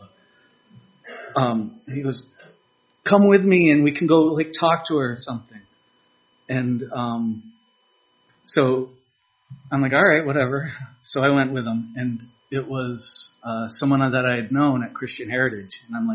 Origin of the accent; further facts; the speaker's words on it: Brattleboro, Vermont, United States; also born or lived in Colorado / Putney / Bellows Falls; I grew up in Brattleboro in this area. I was born in Colorado, but I've grown up mostly in this area. I've lived in Putney, Bells Falls, Brattleboro.